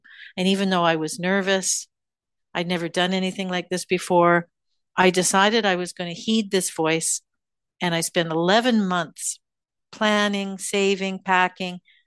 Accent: Canada; my home country of Canada

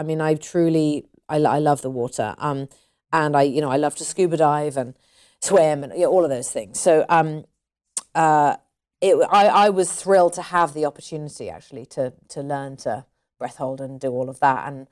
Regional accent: United Kingdom; I'm British. British people, you know, I wouldn't class myself as typically British

